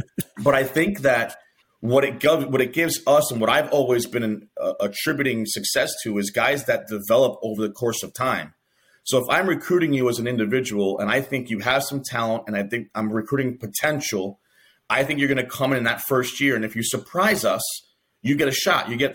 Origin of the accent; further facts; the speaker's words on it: New York City, New York, United States; I'm a small town guy now, but I grew up in Queens, New York.